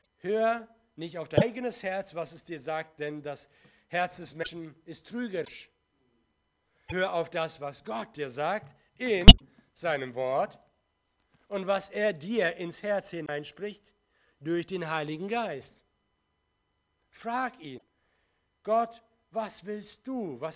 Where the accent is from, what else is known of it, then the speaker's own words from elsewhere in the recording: South Kazakhstan, Kazakhstan; moved away; ich bin zurück an den Ort geboren und aufgewachsen bin in Südkasachstan und dort waren wir eine kleine deutsche Hausgemeinde mit etwa 60 Leuten.